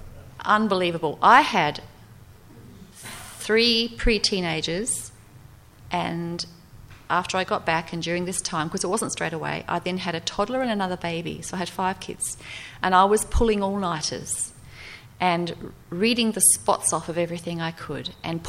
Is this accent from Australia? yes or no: yes; Australia; I'm an Australian mother and housewife. What am I doing down here?